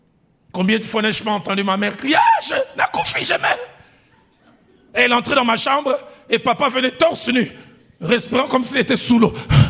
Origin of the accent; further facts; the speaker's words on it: Kinshasa, DR Congo; comme les femmes chez nous à Kinshasa.